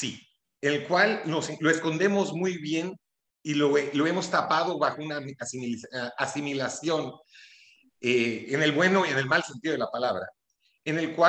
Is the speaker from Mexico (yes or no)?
yes; Mexico; accent: Mexican; now in Spain; yo nací en México, pero con todo el dolor de mi alma, admito que nunca me sentí en casa en México. No me sentí en casa, es un país al cual quiero mucho, en el cual crecí, el acento mío sigue siendo bastante mexicano cuando hablo.